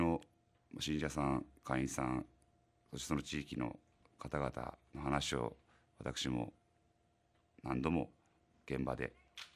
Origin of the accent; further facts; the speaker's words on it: Tohoku, Japan; 私たち東北の人間は意外と地震地域なので、地震に対しても結構慣れているような気持ちがあるんですね。